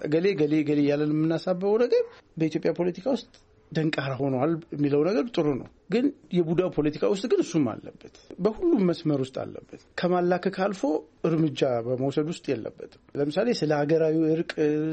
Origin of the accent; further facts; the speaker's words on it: Oromia, Ethiopia; እኔ ኦሮሞ ነኝ ለምሳሌ፣ ግን የኦሮሞ ሰርተፊኬት እነሱ ጋር ሄጄ መውሰድ ያለብኝ እስኪመስለኝ ድረስ